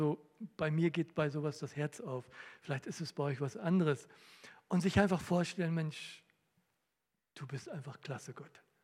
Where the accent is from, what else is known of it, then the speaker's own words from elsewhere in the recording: Northern Germany, Germany; Und ich komme aus dem Norden, ich weiß, dass Meer ganz schön viel ist